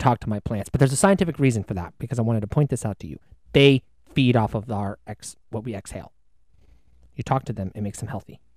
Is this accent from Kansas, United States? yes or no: yes; Kansas, United States; But I put down the sunflower because I grew up in Kansas, and it is the most beautiful flower of all the flowers.